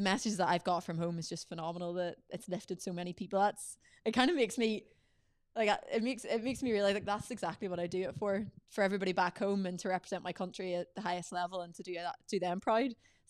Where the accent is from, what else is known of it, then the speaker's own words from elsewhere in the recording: Northern Ireland, United Kingdom; like represent my hometown, representing the North, because I'm from the North of Ireland too